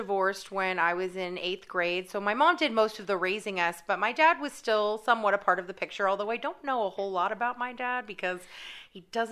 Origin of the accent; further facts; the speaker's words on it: Kent, Washington, United States; I was in a little suburb about 20 minutes south of Seattle. So not that far from the city and not that far from Alki, which is like the main beach.